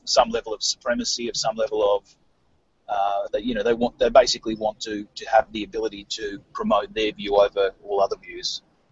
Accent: Queensland, Australia; they exist in my home state of Queensland

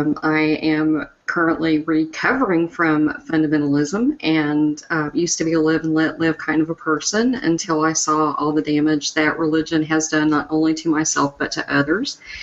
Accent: the South, United States; I was born and raised in the South, now living in the Midwest. I was raised Church of Christ

